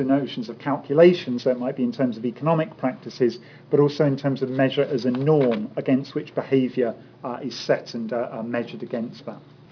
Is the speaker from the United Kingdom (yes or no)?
yes; United Kingdom; Being British and having seen the budget yesterday, there might be something in that today.